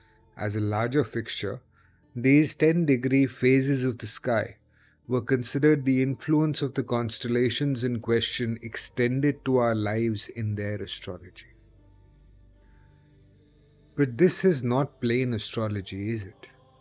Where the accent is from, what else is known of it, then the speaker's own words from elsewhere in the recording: India; Now, because I am Indian, I will always come back to the Indian ideas of it